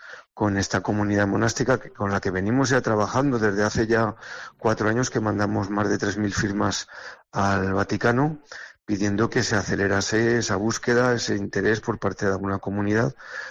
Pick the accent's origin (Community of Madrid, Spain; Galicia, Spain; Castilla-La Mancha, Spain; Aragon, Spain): Aragon, Spain; Sariñena; yo soy de Sariñena, soy monegrino y amo profundamente el monasterio que llegué a conocer cuando era muy niño